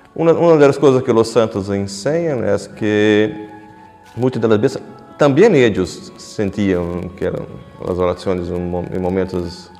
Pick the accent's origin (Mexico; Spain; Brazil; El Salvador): Brazil; Spanish is a second language; moved away as an adult; now in Rome, Italy; soy brasileño. Hace 5 años que llegué a Roma.